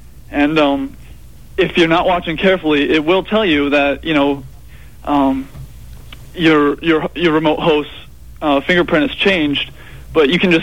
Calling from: New York, United States; Upstate New York.

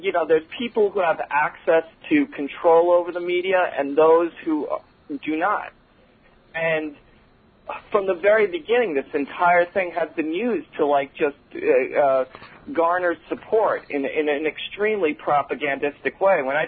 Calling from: Sayville, New York, United States; Oh, Sayville.

